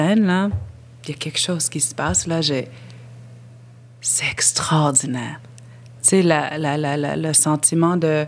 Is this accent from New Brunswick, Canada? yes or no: no; Nunavik, Quebec, Canada; Ils sont très connus chez nous, au Nunavik, au Nunavut aussi.